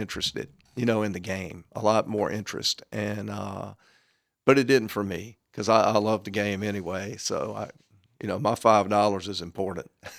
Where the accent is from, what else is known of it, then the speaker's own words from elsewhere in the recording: Baton Rouge, Louisiana, United States; I visited my street I grew up on, Cannon Street.